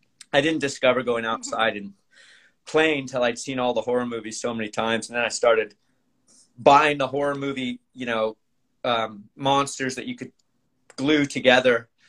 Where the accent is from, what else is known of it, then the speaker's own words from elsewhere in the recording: Los Angeles, California, United States; Because, I mean, I'm from Los Angeles.